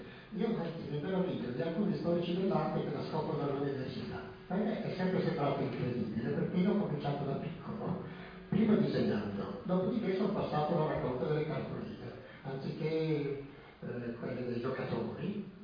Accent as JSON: {"language": "Italian", "town": "Bergamo", "region": "Lombardy", "country": "Italy", "said": "io vengo da Bergamo"}